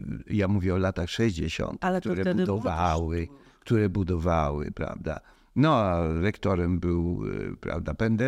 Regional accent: Kraków, Lesser Poland, Poland; Ja się wychowywałem w Krakowie w latach 60.

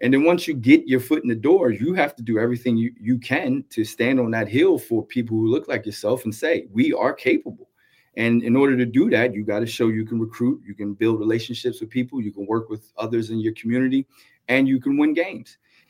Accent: New Jersey, United States; Like, I'm from New Jersey. So any inner city in New Jersey, all black schools, the basketball coach is white though.

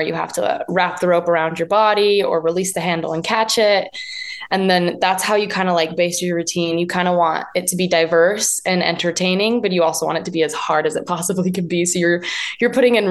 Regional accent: Logan, Utah, United States; So some of them are from the team that I grew up on in Logan called Just Jumpin'.

